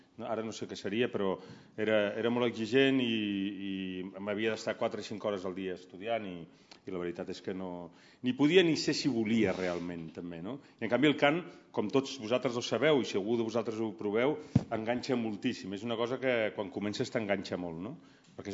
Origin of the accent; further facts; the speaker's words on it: Tarragona, Catalonia, Spain; jo soc de Tarragona, vivia allà llavors per fer dret m'havia de traslladar a Barcelona